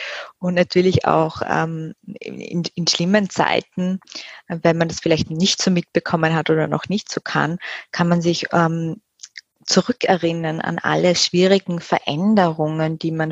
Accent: Graz, Styria, Austria; ich bin dann vor vielen Jahren auch mit ihr gemeinsam nach Wien gegangen. Und ich weiß noch, wir haben dann ein paar Besorgungen damals noch in meiner Heimatstadt in Graz gemacht.

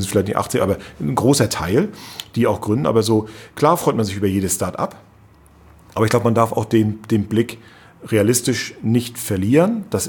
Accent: Rostock, Mecklenburg-Vorpommern, Germany; born there; auch als Landeskind, ich bin ja eben gebürtiger Rostocker

